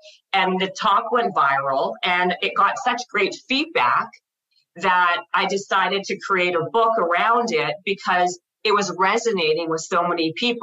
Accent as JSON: {"language": "English", "town": "Winnipeg", "region": "Manitoba", "country": "Canada", "said": "I'm from Winnipeg, Manitoba. Oh. Like, super cold, like minus 45, crazy."}